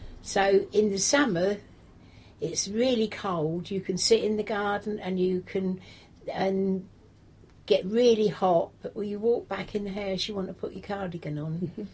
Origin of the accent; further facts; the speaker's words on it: Burwell, East of England, United Kingdom; I was born in Burwell in 1937. In the front room of a house in a row of cottages called the Lays.